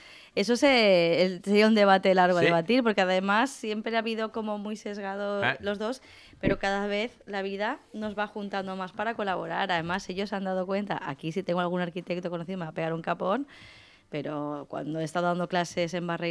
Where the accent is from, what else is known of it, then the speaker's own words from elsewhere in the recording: Valencian Community, Spain; humildemente como valencianos...